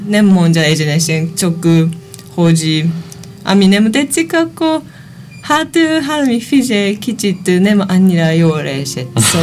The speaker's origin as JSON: {"language": "Hungarian", "region": "Tokyo", "country": "Japan", "tie": "born or raised there", "second_language": "Hungarian", "lives_now": "Hungary", "said": "Japánból, Tokióban születtem, de Tokióból jöttem Magyarországon."}